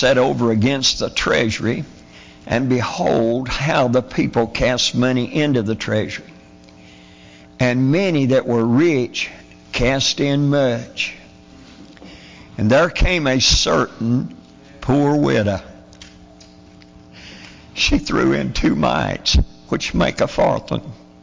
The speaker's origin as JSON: {"language": "English", "town": "Mount Airy", "region": "North Carolina", "country": "United States", "tie": "born or raised there", "said": "we're from Mount Uri and lived there all my life. And everybody relates it to Mayberry."}